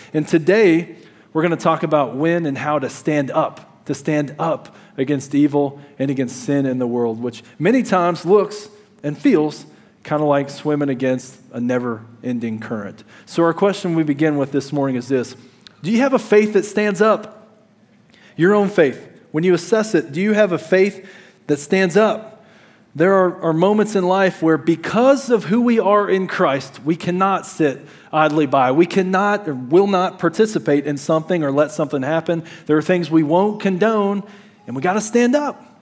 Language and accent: English; Kentucky, United States; When I was a kid growing up in Kentucky